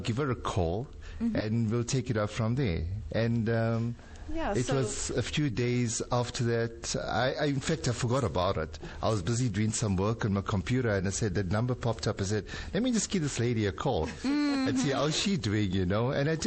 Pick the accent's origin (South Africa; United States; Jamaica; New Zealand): South Africa; Durban, KwaZulu-Natal; also born or lived in Pietermaritzburg; I'm formerly from Natal, mm-hmm. Durban. We moved to Peter Marisburg in the 1980s. 1980 to 2001. I was there in, well, Peter Marisburg, Northdale. Moved up in 2001.